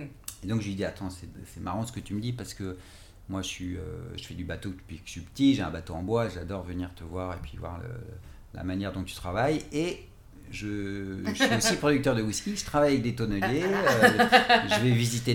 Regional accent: Paris, Île-de-France, France; moi, mon nom est alsacien, j'ai grandi à Paris, mais voilà, du côté de ma mère, on vient de Brest. Même après Brest, il y a un truc. On vient de la Pointe-Saint-Mathieu. voilà, et du côté de mon père, en fait, mes grands-parents étaient dans le Berry.

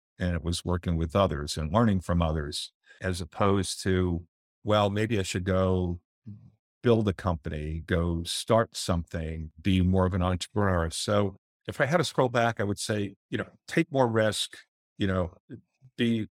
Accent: New York City, New York, United States; I grew up in Jackson Heights, Queens, grew up in an apartment. My grandparents were immigrants.

